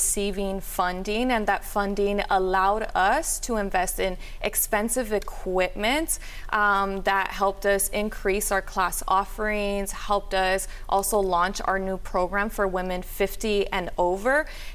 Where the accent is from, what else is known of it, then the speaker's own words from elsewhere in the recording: Los Angeles, California, United States; I grew up in the South LA community, and there's never been access to health and wellness centers